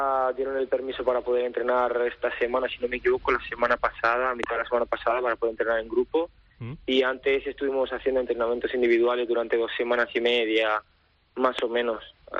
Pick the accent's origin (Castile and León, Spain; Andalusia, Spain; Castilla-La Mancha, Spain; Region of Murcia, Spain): Region of Murcia, Spain; Murcia; moved away; Sí, yo soy de Murcia.